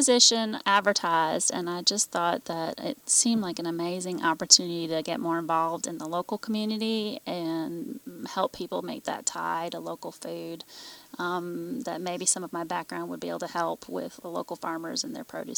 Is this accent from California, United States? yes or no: no; Connecticut, United States; moved away as an adult; now in South Carolina, United States; Yeah, that's right. I grew up in Connecticut.